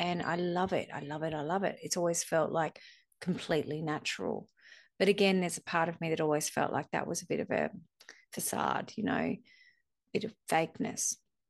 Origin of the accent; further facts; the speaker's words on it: Australia; I've never really identified with being a shaman because if you see how white I am, if I'm from Australia.